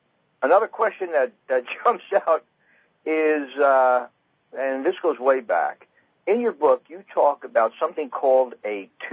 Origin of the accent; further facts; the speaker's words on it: Newark, New Jersey, United States; I was raised in Newark, and you know what Newark was like back in the 50s, in tenement buildings and so on and so forth, in a little place called Little Italy in Newark off of South Orange Avenue.